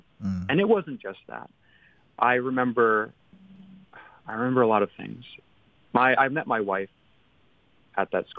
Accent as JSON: {"language": "English", "country": "United States", "said": "which I am not black, I am straight, I'm cis, hetero, I am a Filipino-American man, but it doesn't matter, you get called everything. And when I told them, \"Hey, I'm Filipino,\""}